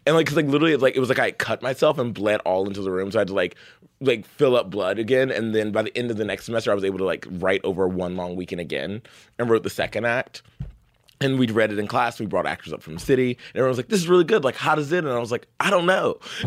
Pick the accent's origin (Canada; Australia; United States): United States; the South; I grew up in the South. I grew up in a place where, you know, identity is very static